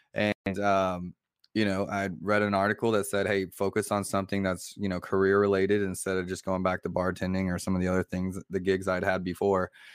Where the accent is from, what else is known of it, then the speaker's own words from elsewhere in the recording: Montreal, Quebec, Canada; born there; I was born in Montreal, so I'm a dually. I got my citizenship when I turned 18, so I haven't been everywhere in Canada, but I'm from up north.